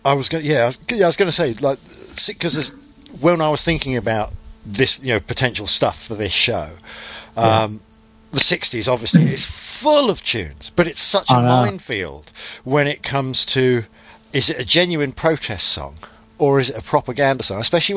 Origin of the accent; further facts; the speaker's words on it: Newquay, South West England, United Kingdom; I remember growing up in the Newquay area in Cornwall